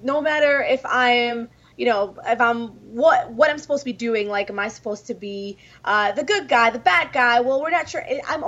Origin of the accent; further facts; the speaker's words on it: New York City, New York, United States; it's where I grew up. Like, I'm from New York City. I didn't have a choice but to be feisty, but to be sassy.